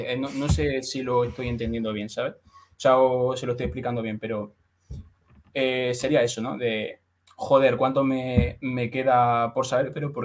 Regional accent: Úbeda, Andalusia, Spain; now in Madrid, Spain; yo soy de Úbeda. O sea, hay una gran diferencia entre Úbeda y Madrid.

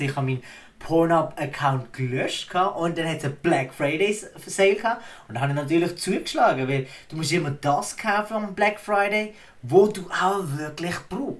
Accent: Switzerland; wir als Schweizer Bürger jetzt schon vorleben

